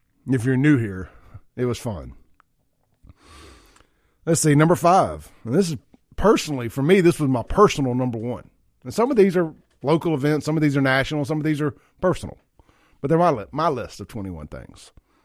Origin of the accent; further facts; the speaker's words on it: Jackson, Mississippi, United States; I feel like I was pushed out of my hometown. 43 years in Jackson, finally pushed out.